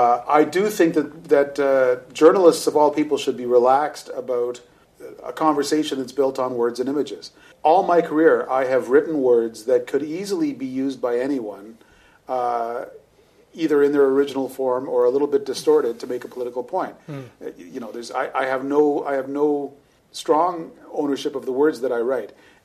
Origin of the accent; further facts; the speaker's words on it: Canada; the kind of abuses that I don't want to contemplate as a Canadian.